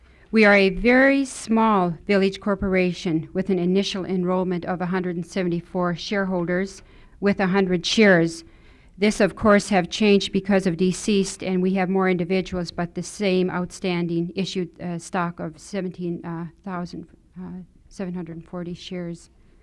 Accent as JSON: {"language": "English", "town": "Rampart", "region": "Alaska", "country": "United States", "tie": "born there", "lives_now": "Fairbanks, United States", "said": "I live in Fairbanks. I was born in Rampart, Alaska, which is located on the Yukon River. I am Khoikhon Athabascan Indian, and I was raised traditionally"}